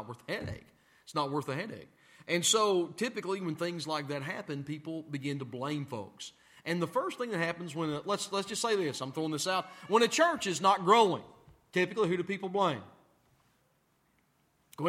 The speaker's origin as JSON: {"language": "English", "region": "the South", "country": "United States", "said": "You can tell I'm a Southerner."}